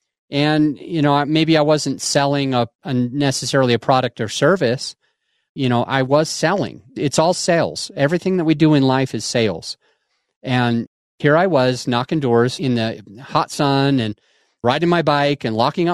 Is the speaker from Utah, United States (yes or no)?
yes; Utah, United States; It was for the church that I was a part of growing up in Utah.